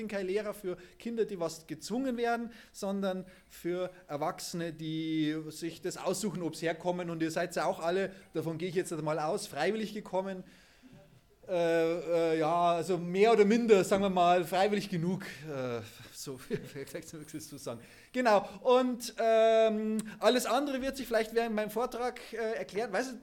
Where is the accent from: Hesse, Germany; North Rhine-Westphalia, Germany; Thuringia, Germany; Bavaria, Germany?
Bavaria, Germany; Munich; das war in München, wo ich herkomme.